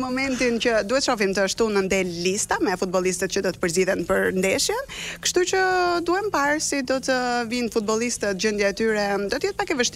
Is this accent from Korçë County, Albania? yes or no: yes; Korçë, Korçë County, Albania; Kur i them shpesh jam nga Korça, më thon, "Oh, ti myslimane nga Korça, si ka mundësi?"